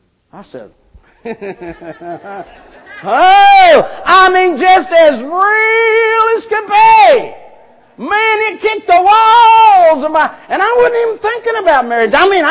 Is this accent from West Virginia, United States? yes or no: yes; West Virginia, United States; also born or lived in Ohio / South Carolina; Born and raised in West Virginia, but got saved in Ohio, and I went to South Carolina to go to school.